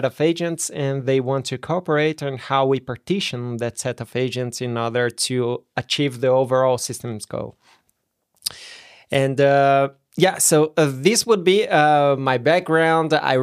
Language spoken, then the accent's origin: English; Brazil; moved away as an adult; also born or lived in Germany; I'm originally from Brazil, and then I started there my PhD work. And after 2 years, I moved to Germany